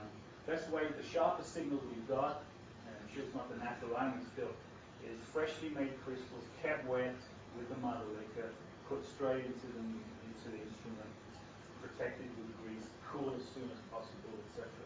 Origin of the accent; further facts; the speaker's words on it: United Kingdom; And I grew up in Britain, and this was one of my favorite books in school